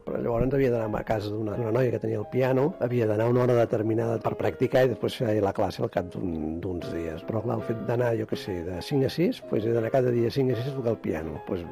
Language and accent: Catalan; Premià de Mar, Catalonia, Spain; born there; vaig néixer a Premià de Mar i ara tinc 61 anys.